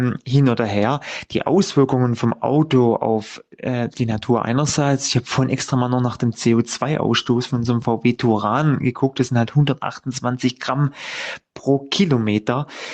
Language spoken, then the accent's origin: German; Bühl, Baden-Württemberg, Germany